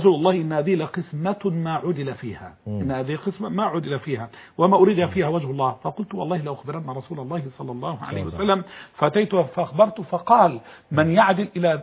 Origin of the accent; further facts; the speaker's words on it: Egypt; ما فيش مطب واحد زي عندنا في مصر